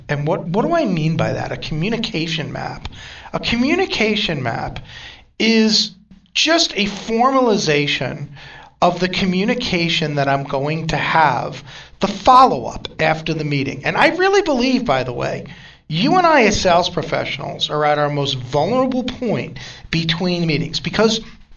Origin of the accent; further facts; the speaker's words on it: New York, United States; accent: New York; And being with my New York accent, right, I mean, it kind of has a whole different meaning where I come from, a drive-by.